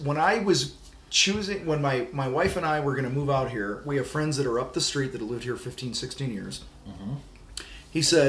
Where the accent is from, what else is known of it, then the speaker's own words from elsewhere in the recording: Illinois, United States; I'm from Illinois.